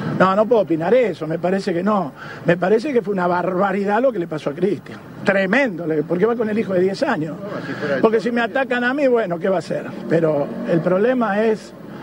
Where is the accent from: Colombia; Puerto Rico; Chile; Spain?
Chile; Ñuble; Competidor no, porque somos todos de Ñuble, él es más de Ñuble a lo mejor que yo.